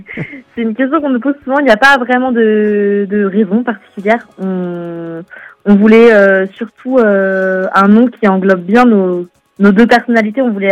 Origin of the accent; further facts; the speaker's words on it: Brittany, France; En fait, non, on n'est pas originaire de Lannion, on a grandi plutôt en Centre-Bretagne.